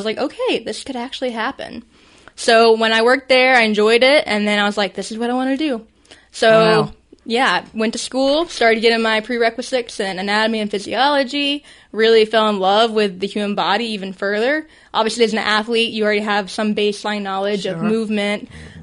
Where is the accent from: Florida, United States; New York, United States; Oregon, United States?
Florida, United States; Jennings; I'm from Jennings, Florida, which is very close to Valdosta, so it's always nice to come back home